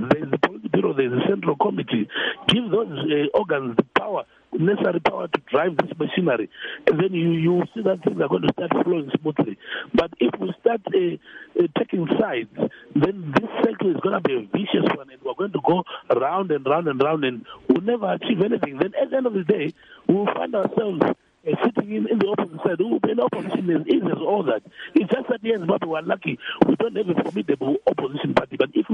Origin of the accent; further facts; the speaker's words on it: Bulawayo, Zimbabwe; myself personally, I'm from Matabeleland here in Bulawayo.